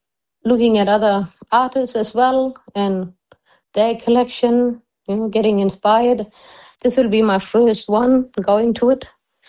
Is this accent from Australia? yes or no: yes; Western Australia, Australia; I'm a Koonindi Wamajari Maru woman, and we're here in the center of Kimberley.